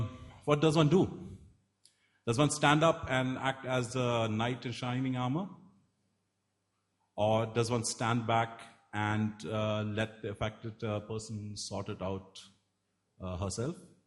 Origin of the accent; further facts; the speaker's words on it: India; I come from India.